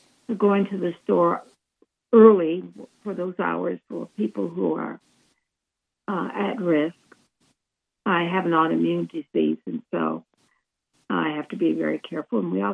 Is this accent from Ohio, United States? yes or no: yes; Akron, Ohio, United States; also born or lived in Washington, D.C.; Well, I grew up in Akron, Ohio. Mm. Born and raised here. Moved away briefly and lived in Washington, D.C.